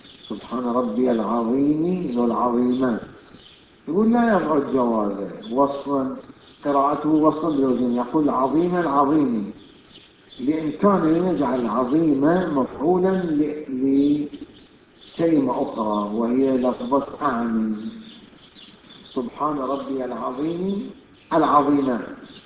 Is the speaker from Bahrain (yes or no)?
yes; Bahrain; لا الحجازيين لا العراق لا عندنا في البحرين لا مكان اخر